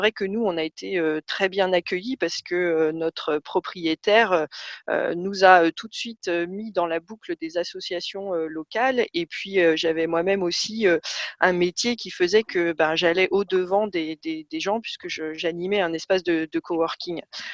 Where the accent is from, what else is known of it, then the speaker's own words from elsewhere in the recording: Paris, Île-de-France, France; Moi je suis née à Paris, j'ai grandi à Paris, mais mes grands-parents étaient sartois, on y allait un week-end par mois, voilà, à la campagne, on la connaissait.